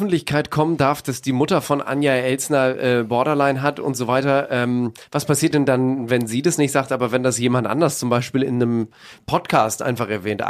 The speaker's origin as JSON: {"language": "German", "region": "Lower Saxony", "country": "Germany", "said": "So sagt man bei uns in Ostfriesland"}